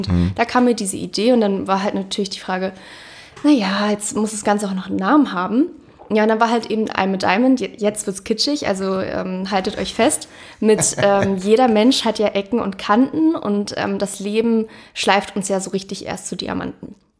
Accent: Berlin, Germany; weil wir sind aus Berlin.

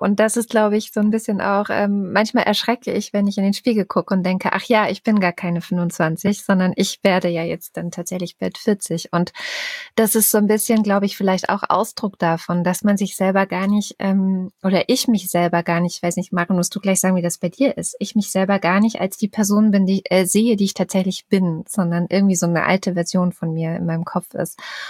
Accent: West Germany, Germany; dass ich auf dem Dorf groß geworden bin in Westdeutschland.

